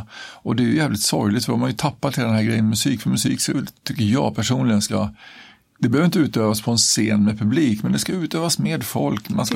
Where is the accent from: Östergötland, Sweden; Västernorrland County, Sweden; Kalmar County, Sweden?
Kalmar County, Sweden; Kalmar; also born or lived in Stockholm; Av två bönder från Herrljunga. Men sen flyttade vi till Kalmar. Så att jag blev halvbonde igen då.